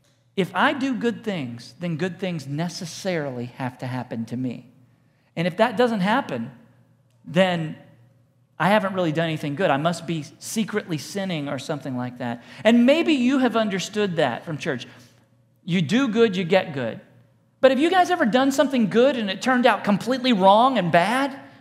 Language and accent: English; Texas, United States; don't chew tobacco, because I was from Texas.